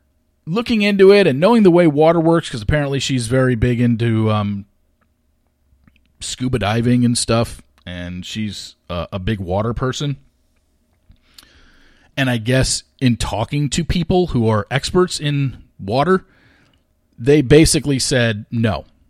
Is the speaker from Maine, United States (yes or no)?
no; California, United States; I grew up in Orange County. Nobody talks like that in Orange County.